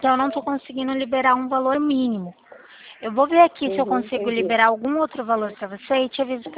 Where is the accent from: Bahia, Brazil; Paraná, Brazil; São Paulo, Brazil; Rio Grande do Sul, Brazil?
São Paulo, Brazil; O meu DD é 19, que eu sou aqui de São Paulo. Mas é eu mesmo